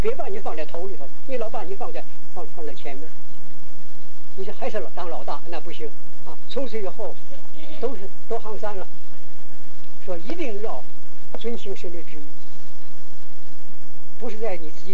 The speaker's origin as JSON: {"language": "Chinese", "country": "China", "said": "那时候我们中国人，我们要在乎。"}